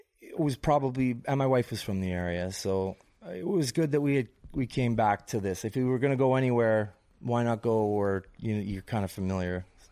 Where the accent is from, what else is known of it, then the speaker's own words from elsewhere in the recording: Redwater, Alberta, Canada; Like, I'm from Edmonton, right? You got to understand this.